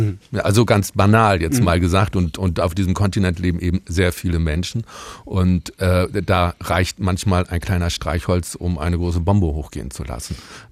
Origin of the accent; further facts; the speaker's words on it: Germany; wir als Deutsche haben einen wirklich sehr eingeschränkten Blick auf dieses Europa.